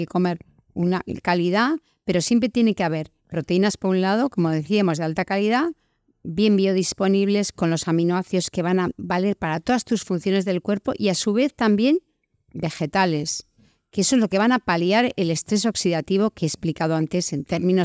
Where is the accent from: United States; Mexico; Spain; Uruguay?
Spain; Basque Country; Nosotros somos vascos y tenemos fama de comer bien, ¿no?